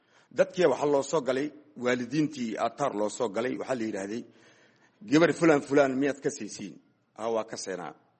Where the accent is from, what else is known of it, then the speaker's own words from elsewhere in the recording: Mogadishu, Banadir, Somalia; also born or lived in Lower Juba; Waxaan ku dhashay ani Jubbada Hoose, waxaan ku soo barbaaray Muqdisho